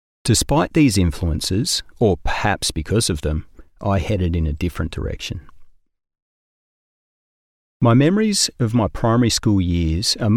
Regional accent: Townsville, Queensland, Australia; born there; I was born in 1977 in Townsville, Queensland, where my dad, Hendrick, Hank for short, was posted as an Army helicopter pilot.

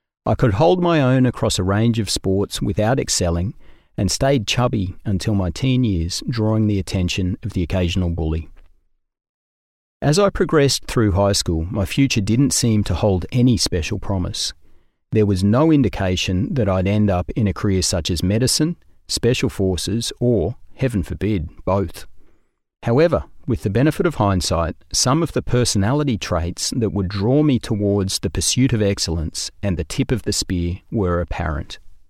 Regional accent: Townsville, Queensland, Australia; born there; I was born in 1977 in Townsville, Queensland, where my dad, Hendrick, Hank for short, was posted as an Army helicopter pilot.

